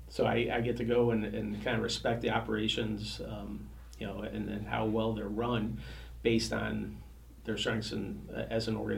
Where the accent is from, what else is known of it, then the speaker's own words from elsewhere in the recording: North Adams, Massachusetts, United States; there's a team that's being introduced and established in my hometown of North Adams.